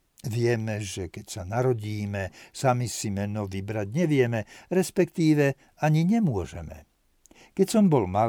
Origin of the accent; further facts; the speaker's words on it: Trnava, Trnava Region, Slovakia; Som rodený Trnavčan, to som zabudol spomenúť, a už niekoľko rokov bývam pri Piešťanoch v jednej malebnej dedinke.